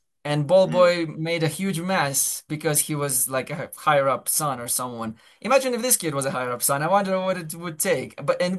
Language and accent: English; Kyiv, Ukraine; I'm from Kiev.